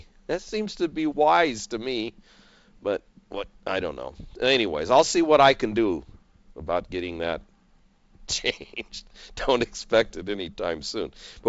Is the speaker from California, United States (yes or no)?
yes; San Diego, California, United States; Here we're from San Diego, and the best seafood dinner I ever had was in Tulsa, Oklahoma.